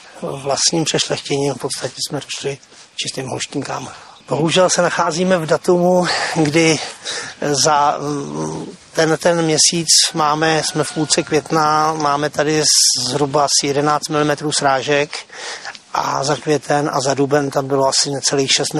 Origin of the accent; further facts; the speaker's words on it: Debrník, South Bohemian Region, Czechia; Takže nacházíme se v jižních Čechách, na okrese Tábor, konkrétně ve vesnici Debrník, který je můj rodná vesnice. Narodil jsem se tady v 65. roce.